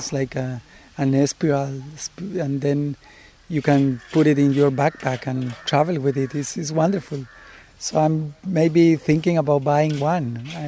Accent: Costa Rica; I'm from Costa Rica. I have been in Oroville for 2 weeks

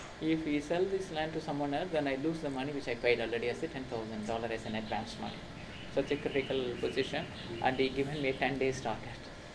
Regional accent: India; English is a second language; "Are you from India?" I said, "Yes, I'm from India."

